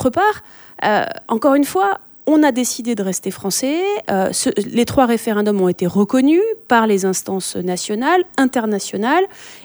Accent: New Caledonia; on est tous chez nous en Nouvelle-Calédonie

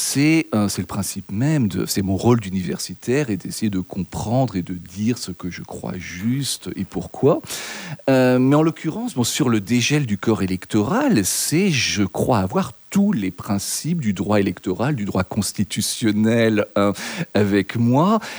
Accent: France; now in Australia; Je suis professeur de droit à l'université de Melbourne en Australie, donc je vis dans le monde de langue anglaise depuis plus de 20 ans, mais je suis français de naissance, d'éducation, de cœur, de tout

